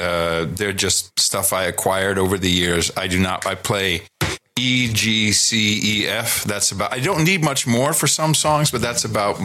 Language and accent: English; Amsterdam, North Holland, Netherlands; Yeah, I grew up in Amsterdam, so I speak fluent Dutch.